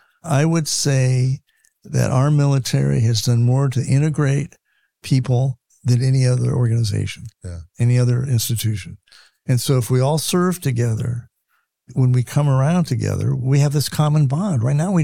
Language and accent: English; California, United States; I grew up in California. It breaks my heart.